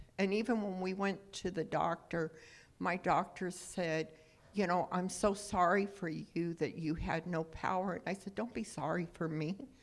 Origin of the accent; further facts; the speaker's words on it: Arizona, United States; I grew up in Arizona where I first grew up. We had no electricity. We lived off of lanterns.